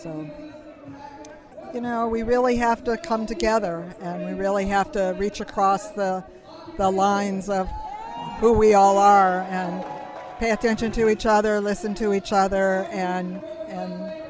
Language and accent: English; Gary, Indiana, United States; I grew up in Gary, Indiana, which is a steel town. Everyone I knew worked in the steel industry.